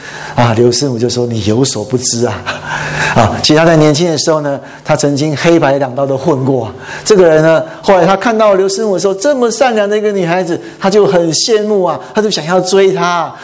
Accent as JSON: {"language": "Chinese", "country": "Taiwan", "said": "哇，那时候我们台湾人都这么讲啊，然后我不知道中国是怎么讲啊"}